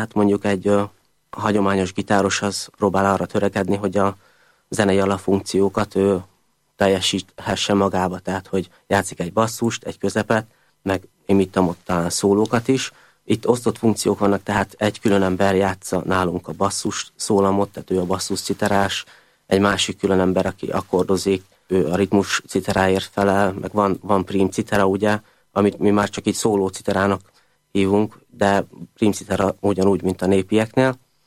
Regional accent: Tiszafüred, Jász-Nagykun-Szolnok, Hungary; also born or lived in Miskolc; now in Budapest, Hungary; Én Miskolcon születtem, de Tiszafüreden nőttem föl. Ez lesz a harmadik éve most már, hogy így Budapesten élek.

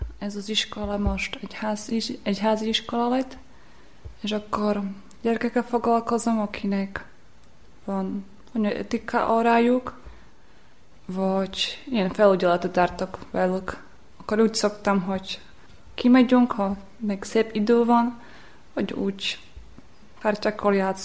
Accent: Slovakia; now in Hungary; Szlovákiából jöttem.

